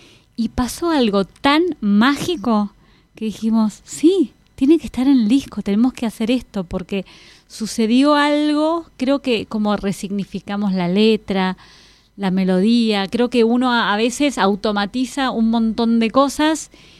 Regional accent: Ayacucho, Buenos Aires Province, Argentina; de Mendoza y de la provincia de Buenos Aires también por mi papá, que yo nací en Ayacucho y viví los primeros años allá, pero a la vez tenía mucho urbano de haber vivido en Buenos Aires.

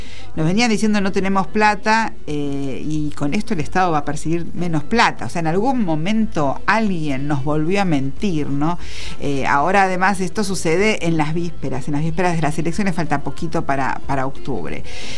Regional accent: Argentina; Somos argentinos, somos periodistas argentinos

